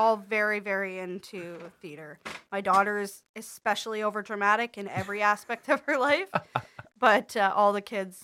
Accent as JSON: {"language": "English", "town": "Verner", "region": "Ontario", "country": "Canada", "tie": "born or raised there", "said": "I'm originally from Verner. So I grew up in a little house at the end of Lanai Road down 575."}